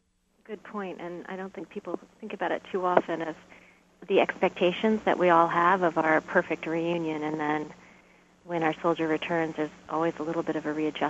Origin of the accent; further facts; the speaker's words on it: West Point, New York, United States; I was raised outside of West Point, which is kind of a smaller, very pretty base.